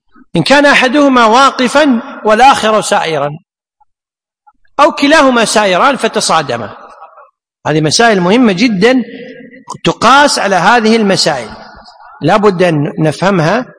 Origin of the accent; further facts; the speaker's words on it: Kuwait; بالنسبة عندنا في الكويت يعني هناك شيء اسمه الطب الشرعي